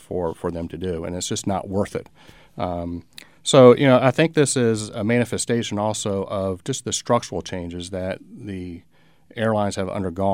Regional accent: Gainesville, Florida, United States; I grew up in Gainesville, Florida.

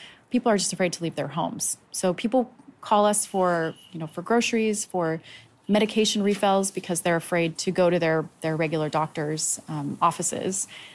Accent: California, United States; I come from the Bay Area.

